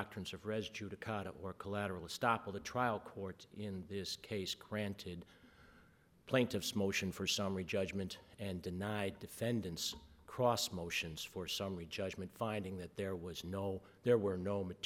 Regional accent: Cleveland, Ohio, United States; I'm from Cleveland, Ohio, and I have the privilege of representing the appellees this morning.

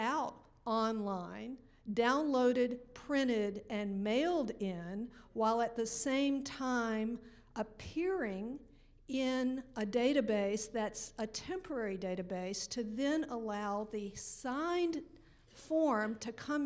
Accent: Cleveland, Ohio, United States; I'm here from Cleveland.

